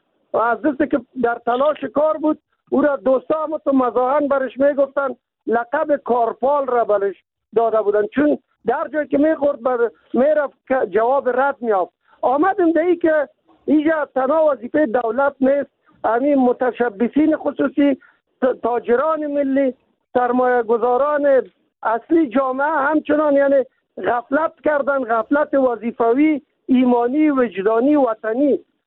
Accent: Kabul, Afghanistan; ما از کابل هستیم

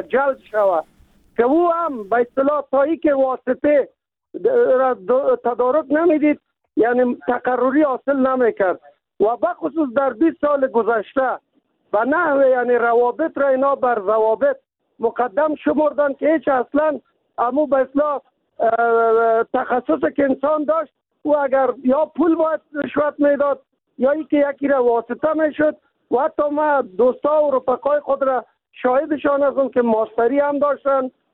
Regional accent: Kabul, Afghanistan; ما از کابل هستیم

